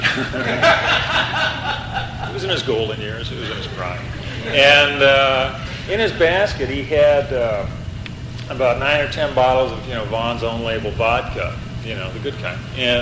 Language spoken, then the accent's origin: English; Canada; born there; I was born in Canada. My father was a member of the Royal Canadian Air Force